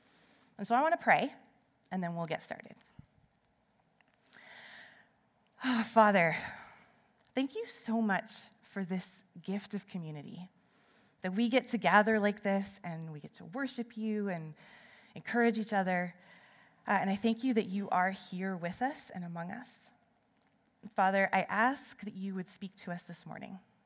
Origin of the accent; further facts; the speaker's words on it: Toronto, Ontario, Canada; moved away as an adult; now in British Columbia, Canada; we came here from Toronto 9 years ago, and it was actually, we originally came over to BC so that my husband could go to school, and we were going to go home after a couple years.